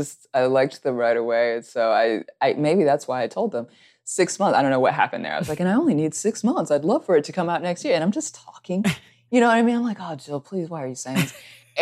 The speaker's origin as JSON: {"language": "English", "region": "the South", "country": "United States", "said": "I am from the South, so I cook a lot and I have some indulgent things."}